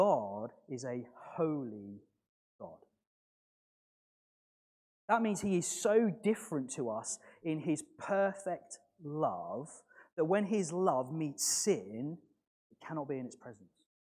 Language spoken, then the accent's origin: English; Lowestoft, East of England, United Kingdom; ended up living in Lowestoft, my hometown, just a few roads away from me